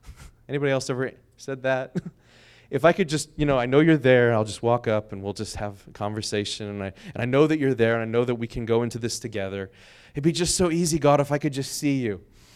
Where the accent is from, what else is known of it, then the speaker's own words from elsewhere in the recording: Hagerstown, Maryland, United States; So now when I grew up in Hagerstown, Maryland, so go from Pittsburgh to Hagerstown, we always go by Bedford.